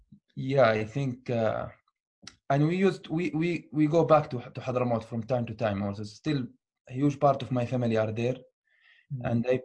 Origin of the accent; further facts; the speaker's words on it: Saudi Arabia; I was born in Saudi Arabia, grew up there. My family was practicing Islam, Muslims